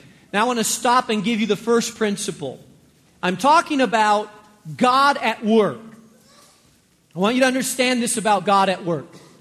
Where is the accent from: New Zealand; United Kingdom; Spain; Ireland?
Spain; English is a second language; I grew up in Spain.